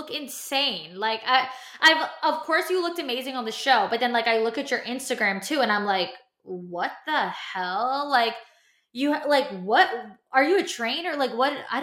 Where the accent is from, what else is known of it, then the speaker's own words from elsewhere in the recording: New York, United States; Now, of course, she is a lovely Southern darling and I am from New York.